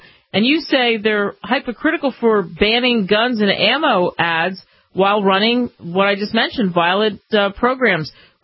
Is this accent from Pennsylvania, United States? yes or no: yes; Philadelphia, Pennsylvania, United States; something kind of from my hometown, Philadelphia, where Comcast started anyway.